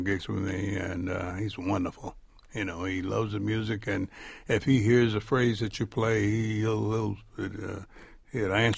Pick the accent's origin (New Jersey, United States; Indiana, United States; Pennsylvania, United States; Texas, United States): Pennsylvania, United States; Philadelphia; I grew up in West Philadelphia, and I was born there.